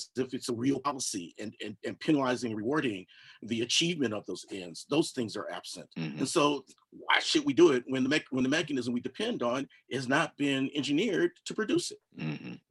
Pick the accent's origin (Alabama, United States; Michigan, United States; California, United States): California, United States; Los Angeles; because I grew up out in Los Angeles.